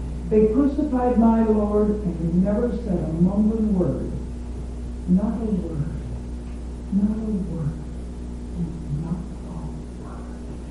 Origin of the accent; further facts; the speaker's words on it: Minnesota, United States; I moved back home to my home state of Minnesota, where my husband was an intern at the University Hospital.